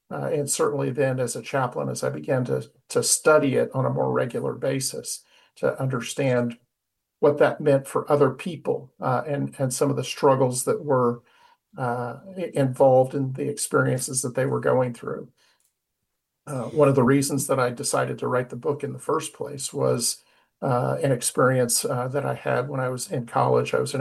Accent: Oregon–California border, United States; Yeah, I grew up on the Oregon-California border. I grew up in a small little Baptist church and came to faith when I was young.

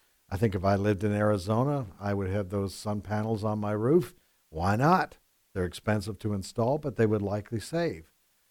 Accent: Canada; I'm from Canada

